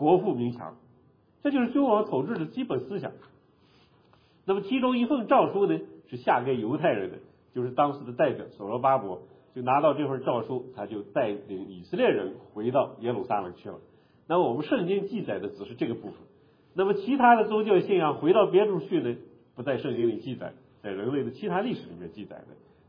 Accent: China; 我们中国人和外国人都很忙

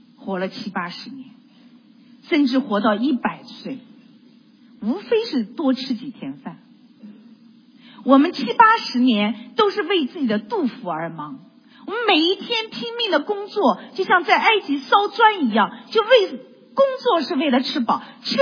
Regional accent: Shanghai, China; 特别是像我生在上海，然后长在资产阶级家庭

